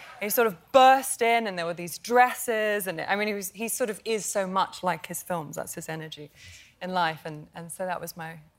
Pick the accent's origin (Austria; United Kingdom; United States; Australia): Australia; I am Australian